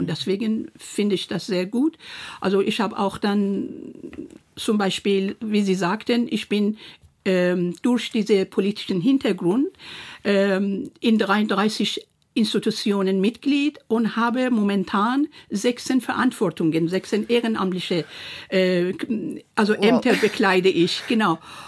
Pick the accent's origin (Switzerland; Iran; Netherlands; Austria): Iran; now in Germany; ich bin Deutsch-Perserin, ich bin momentan auch Perserin, aber auch Deutsche, offiziell gesehen, und kulturell natürlich sowieso, aber viele Aspekte waren in meinem Herkunftsland mir verwehrt worden.